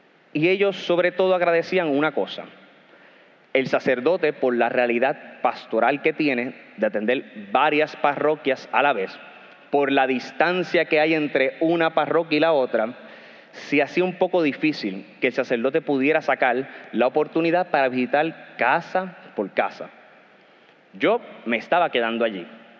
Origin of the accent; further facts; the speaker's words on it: Puerto Rico; sí, soy de Puerto Rico y soy maestro